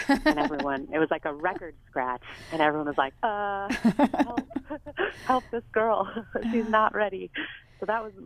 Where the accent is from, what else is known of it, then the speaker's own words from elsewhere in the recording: New York City, New York, United States; Yeah, I grew up in New York City, and when I was growing up here, there was already a pretty amazing existing spoken word poetry community